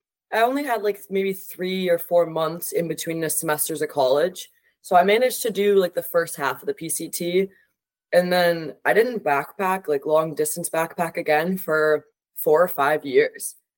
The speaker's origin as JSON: {"language": "English", "region": "Massachusetts", "country": "United States", "lives_now": "Philadelphia, United States", "said": "I've never lived in Pennsylvania before. kind of just moved here on a whim. I'm from Massachusetts."}